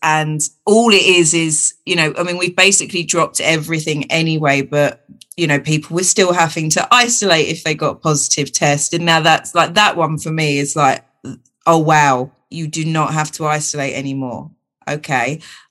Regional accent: United Kingdom; obviously I'm from Britain

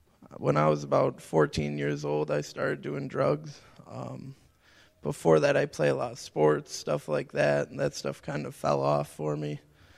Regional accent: Springville, New York, United States; I'm from Springville, New York.

